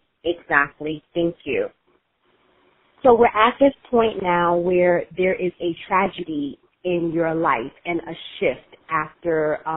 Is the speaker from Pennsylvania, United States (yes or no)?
no; Brooklyn, New York, United States; I'm a Brooklynite as well. Go Brooklyn, BK all day.